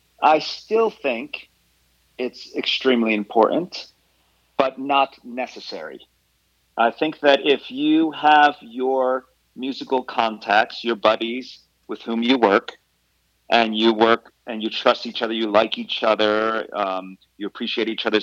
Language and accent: English; New Jersey, United States; now in Los Angeles, United States; I grew up in New Jersey in the United States.